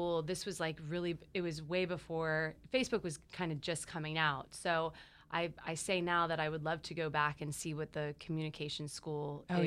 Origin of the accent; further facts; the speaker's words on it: Neptune Beach, Florida, United States; Born and raised Neptune Beach. I was a Fletcher grad.